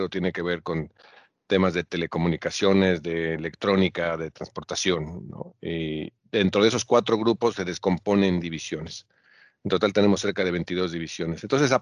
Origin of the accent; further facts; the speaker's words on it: Mexico City, Mexico; Claro, crecí en la Ciudad de México y estudié marketing